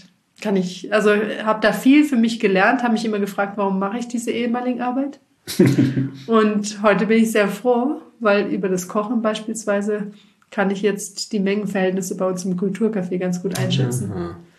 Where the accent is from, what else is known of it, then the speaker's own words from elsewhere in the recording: Meersburg, Baden-Württemberg, Germany; now in Stuttgart, Germany; Ich bin 36 Jahre alt, jung, komme ursprünglich vom schönen Bodensee, bin tatsächlich direkt am See geboren in Meersburg in der Sonnenhalde. Also es könnte nicht schöner sein. Und lebe nun seit gut 14 Jahren in Stuttgart.